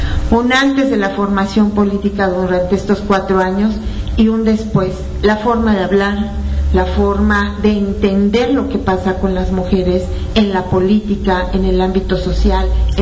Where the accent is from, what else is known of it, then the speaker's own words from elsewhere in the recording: State of Mexico, Mexico; En efecto, soy también del Estado de México, participo con Mujeres Trabajando en el Estado de México